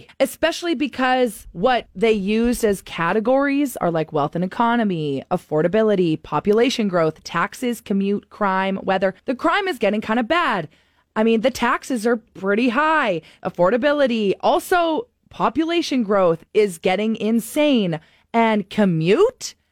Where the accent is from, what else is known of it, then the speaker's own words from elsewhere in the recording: St. Albert, Alberta, Canada; I used to use it all the time growing up in St. Albert when we'd get cabs. Because the cab from St. Albert to Jasper Ave, it's lengthy.